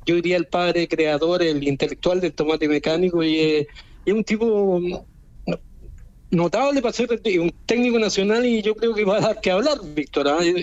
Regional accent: Concón, Valparaíso, Chile; No, no. Bueno, soy relativamente de Concón.

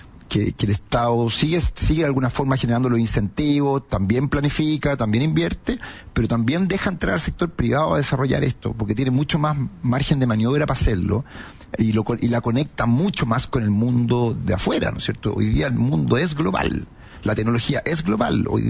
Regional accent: Chile; nosotros como chilenos decimos, pucha

